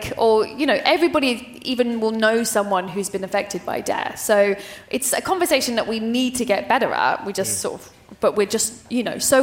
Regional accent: England, United Kingdom; I mean, like, in England, I think it's because we don't want to upset people.

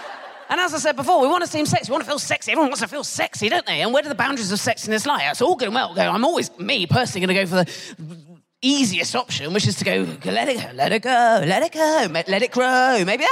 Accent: South West England, United Kingdom; moved away as an adult; now in London, United Kingdom; I grew up in Dorset in the 90s.

